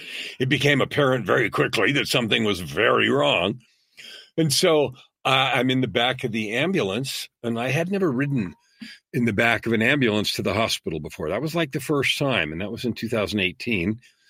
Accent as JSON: {"language": "English", "country": "Canada", "also_born_or_lived": "United States", "said": "I lived in the U.S. at the time. I'm Canadian here."}